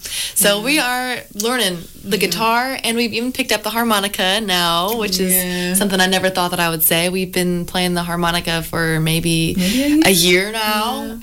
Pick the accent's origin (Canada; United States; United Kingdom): United States; Illinois; now in Nashville, United States; we are from the Midwest. So now we can take the Midwest everywhere we go, whether we're living in Nashville, whether we are visiting in Wisconsin or our home state of Illinois.